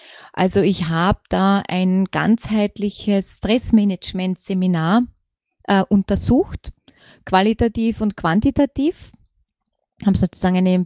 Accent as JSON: {"language": "German", "town": "Villach", "region": "Carinthia", "country": "Austria", "tie": "born or raised there", "said": "Ich bin gebürtige Kärntnerin, also ich bin in Villach geboren und aufgewachsen"}